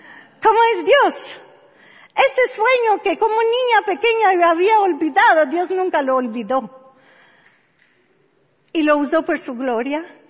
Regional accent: Albania; Spanish is a second language; yo crecí en Albania, era un país comunista. En el año que yo nací, se declaró totalmente ateístico.

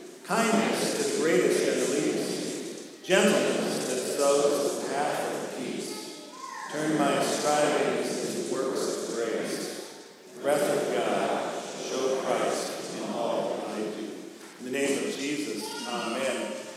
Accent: Westside, Iowa, United States; The name of the town is Westside, Iowa. Yours truly, it's my hometown, okay? Spent a lot of time there growing up in Westside, Iowa.

